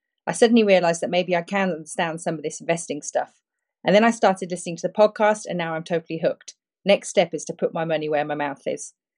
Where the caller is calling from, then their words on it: Perth, Western Australia, Australia; and I'm contacting you from Perth, Australia.